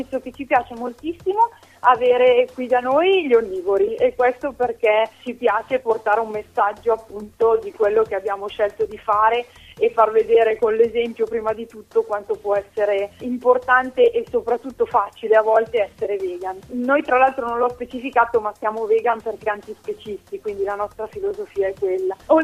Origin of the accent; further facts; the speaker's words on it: Milan, Lombardy, Italy; perché le mie origini sono milanesi, quindi ci siamo spostati completamente come zona